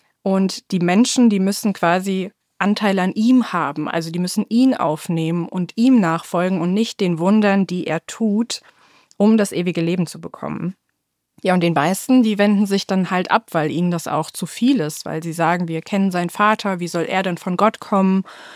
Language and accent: German; Dülmen, North Rhine-Westphalia, Germany; Ich komme aus Dömen. Das ist eine sehr kleine Innenstadt